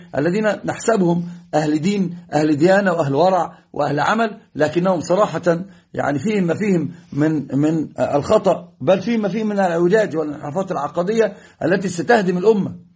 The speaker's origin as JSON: {"language": "Arabic", "country": "Egypt", "said": "وهذه طريقة مشهورة عندنا في مصر"}